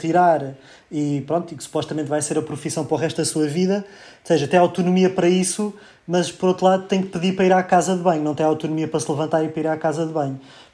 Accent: Lisbon, Portugal; sou natural de Lisboa, nasci em 1989.

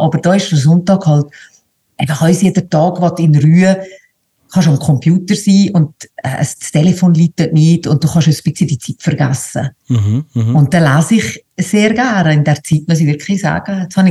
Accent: Valais, Switzerland; als Walliser sowieso in die Geschichte

